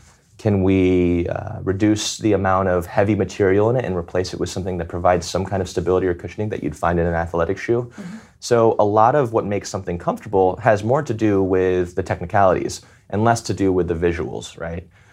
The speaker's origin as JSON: {"language": "English", "town": "Atlanta", "region": "Georgia", "country": "United States", "tie": "born or raised there", "said": "growing up in Atlanta where, you know, it was great weather, then going to South Bend"}